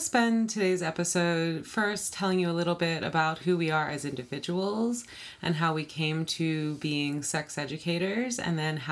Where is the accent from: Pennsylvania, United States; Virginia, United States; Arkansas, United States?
Pennsylvania, United States; Philadelphia; I grew up in Philadelphia with two sisters and a single mom, so we were this little pack of women.